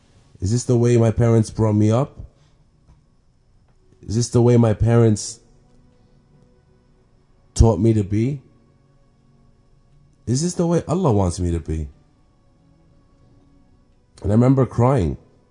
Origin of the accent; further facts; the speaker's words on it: United States; I was born and raised in America to a humble family that immigrated to America looking for a better life, more opportunity, a financial gain.